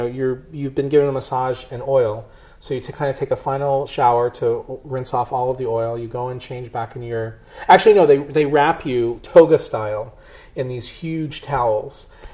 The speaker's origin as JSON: {"language": "English", "country": "United States", "said": "Now, the place that I go in Amman, Jordan, I've been several times, and they know me there because I'm an American guy."}